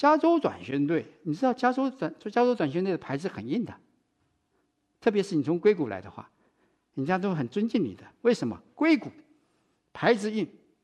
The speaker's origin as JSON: {"language": "Chinese", "country": "Taiwan", "moved": "yes", "lives_now": "United States", "said": "在我那个年代，我是台湾来的"}